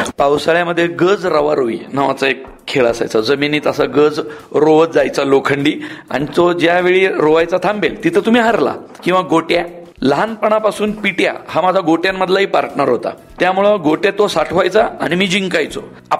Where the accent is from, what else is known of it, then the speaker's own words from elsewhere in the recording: Pune, Maharashtra, India; छोटीशीच घर होतं आमचं पौडफाट्याला, त्या घरातच माझं सगळं बालपण गेलं.